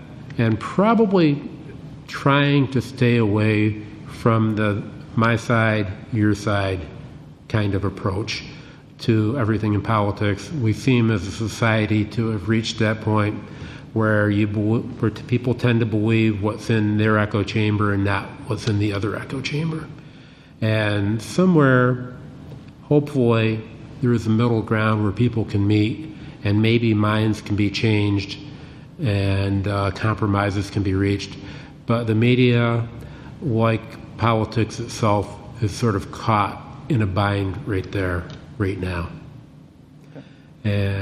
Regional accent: New York, United States; I grew up out in Cattaraugus County, and my next-door neighbor was a dairy farmer

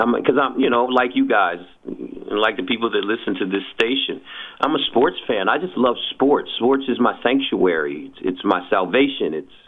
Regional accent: Detroit, Michigan, United States; I'm born and raised in Michigan. I'm from Detroit. I'm a Michigan fan.

